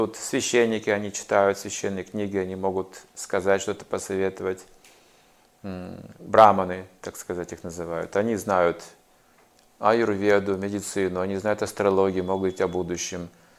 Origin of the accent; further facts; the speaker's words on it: Russia; Потом он заметил меня, что я иностранец. Выяснил, что я из России.